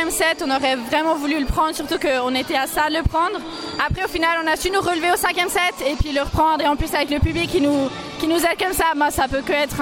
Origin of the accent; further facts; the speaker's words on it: Valais, Switzerland; Oui, je suis valaisanne, oui, exactement. Une valaisanne dans le canton de Vaud, qui l'aurait cru.